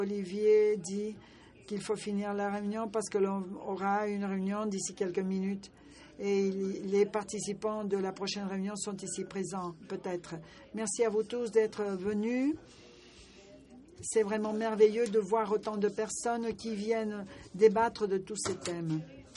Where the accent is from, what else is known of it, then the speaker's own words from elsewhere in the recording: Jamaica; French is a second language; je fais partie du programme Fellowship et je viens de la Jamaïque.